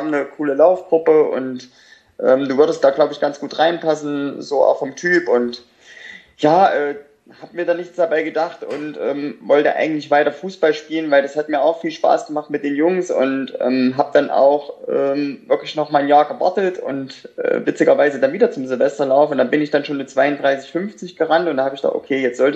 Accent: Döllstädt, Thuringia, Germany; Ich komme ja ursprünglich aus Dölstedt

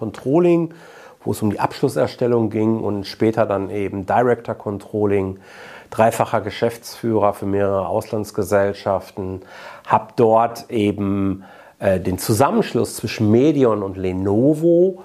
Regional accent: Bochum, North Rhine-Westphalia, Germany; born there; ich bin ja gebürtiger Bochumer

